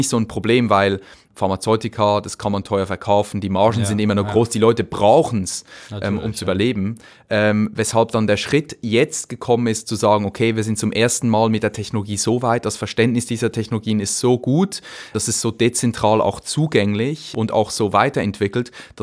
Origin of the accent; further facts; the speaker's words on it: Zurich, Switzerland; ich bin im Zürcher Weinland aufgewachsen, im Dorf. Das ist nicht weit von Winterthur.